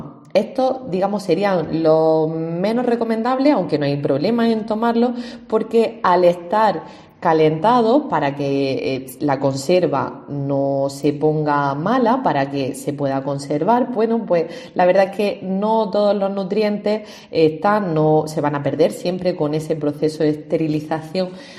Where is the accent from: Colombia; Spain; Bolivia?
Spain; Almería, Andalusia; si somos de Almería, el día que haya miga no nos puede faltar un buen guisante crudo